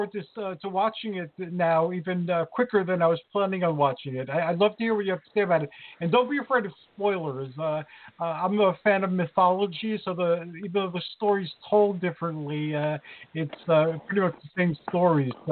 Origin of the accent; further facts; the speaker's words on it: New York City, New York, United States; also born or lived in Pennsylvania / New Jersey; I grew up in New York City. I've lived for many years in both Pennsylvania and New Jersey, as well as in New York.